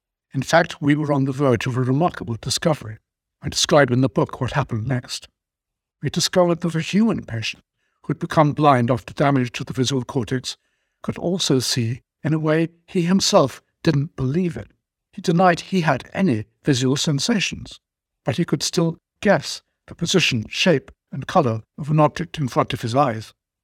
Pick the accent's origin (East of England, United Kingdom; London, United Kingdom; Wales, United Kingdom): East of England, United Kingdom; Cambridge; I'm a psychologist from Cambridge, England.